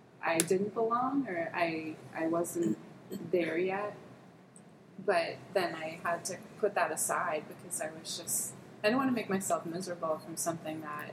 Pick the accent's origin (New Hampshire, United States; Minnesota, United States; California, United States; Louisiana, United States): New Hampshire, United States; Salem; I grew up in Salem, New Hampshire, known for a racetrack and a mall.